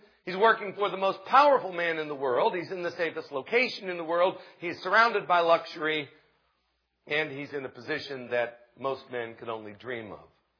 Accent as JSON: {"language": "English", "country": "United States", "tie": "born there", "said": "But I was born in America, and my father was born in America, and my grandfather was born in America"}